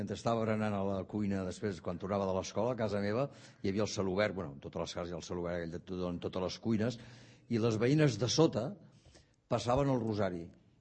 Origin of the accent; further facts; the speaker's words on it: Sant Cugat del Vallès, Catalonia, Spain; Vinc de Sant Cugat.